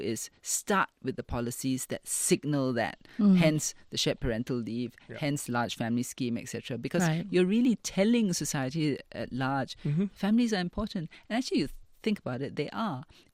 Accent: Singapore; we're Singaporean.

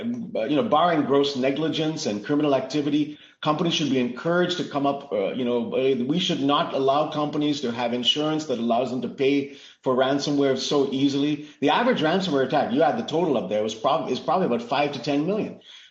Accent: India; In the 1980s, I grew up in India.

